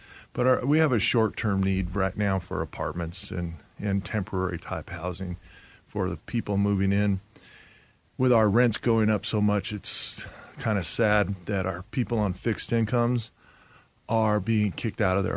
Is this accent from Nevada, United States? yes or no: yes; Las Vegas, Nevada, United States; And growing up in Vegas, when I graduated high school, we were about 350,000 people in the whole valley.